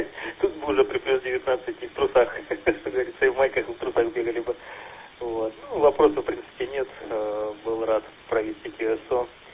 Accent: Budyonnovsk, Stavropol Krai, Russia; Да, я сам из Буденновска

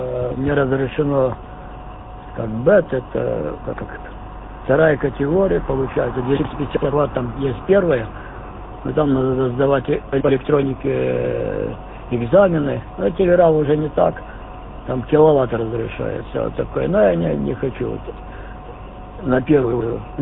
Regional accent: Zhytomyr, Zhytomyr Oblast, Ukraine; сам я Житомир с Украины

